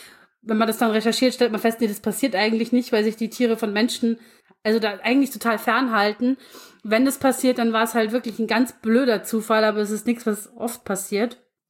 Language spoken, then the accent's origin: German; Bavaria, Germany; selbst bei uns in Niederbayern